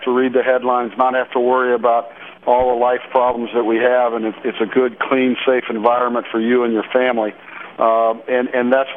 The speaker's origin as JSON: {"language": "English", "region": "Ohio", "country": "United States", "tie": "born or raised there", "said": "Well, I was born and raised just outside of Columbus, and I followed that very closely."}